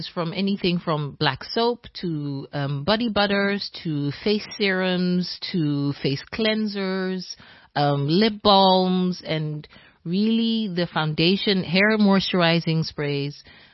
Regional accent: Ghana; I'm Ghanaian, so with that background, it means shea butter is our go-to.

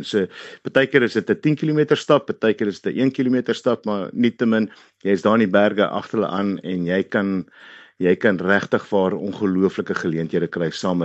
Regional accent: Pretoria, Gauteng, South Africa; now in London, United Kingdom; Hier's 'n boerseun van Suid-Afrika wat nou begin dinge doen en jy weet, hier so in Londen.

